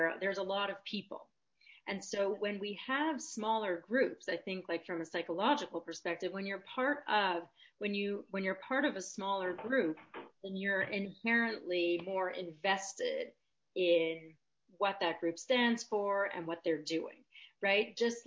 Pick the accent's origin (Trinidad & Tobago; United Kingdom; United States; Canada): Canada; that I'm learning about as a Canadian.